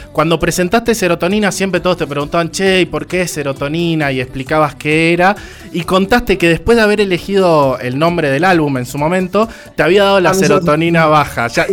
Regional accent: Salta, Argentina; nosotros somos de Salta, estamos en el norte del país, de Argentina, ahí cerca de Bolivia.

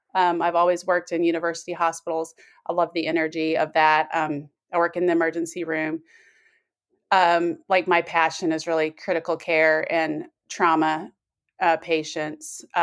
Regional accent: Kansas, United States; also born or lived in Colorado; now in Alabama, United States; I am from Midwest United States. I grew up in Kansas, I moved to Colorado, and then I moved to Alabama in 2014.

